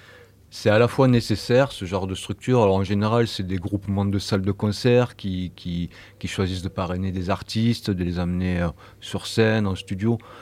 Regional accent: Marseille, Provence-Alpes-Côte d'Azur, France; moved away as an adult; J'ai quitté Marseille il y a 10-11 ans maintenant que je suis dans le DIY. Ça a été, je me rappelle, tout jeune, c'était plutôt assez rock, blues, Marseille.

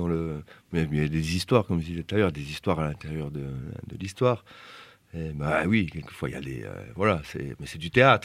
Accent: Bourgogne-Franche-Comté, France; chez nous en Franche-Comté

